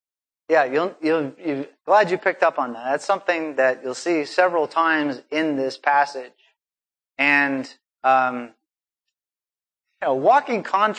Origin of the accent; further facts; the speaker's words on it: Alaska, United States; And when I was growing up in Alaska, a number of my friends actually encountered that.